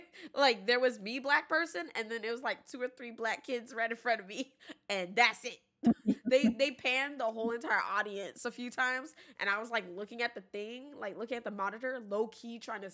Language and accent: English; San Diego, California, United States; moved away; I mean, growing up, I'm from San Diego and I moved to Florida. That was already a culture shock, seeing how these Black people are versus the Black people I knew in California.